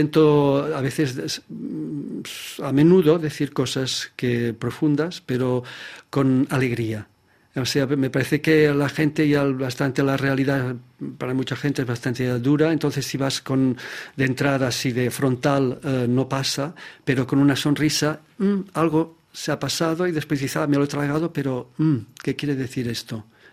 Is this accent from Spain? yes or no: yes; Olot, Catalonia, Spain; cuando actuamos en Olot, en mi pueblo